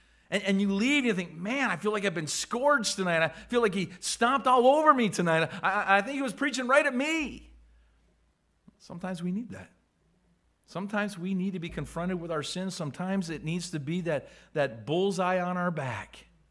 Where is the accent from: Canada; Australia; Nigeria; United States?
Canada; I'm Canadian. I love our country.